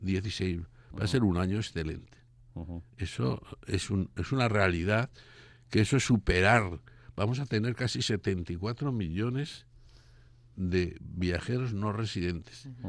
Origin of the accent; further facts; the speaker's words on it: Spain; qué listos somos los españoles